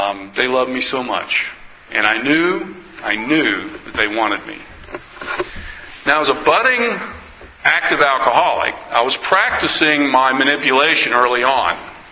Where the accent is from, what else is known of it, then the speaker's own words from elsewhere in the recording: Charlotte, North Carolina, United States; born there; I was born in North Carolina, in Charlotte. When I was 5 weeks old, I was adopted by my parents.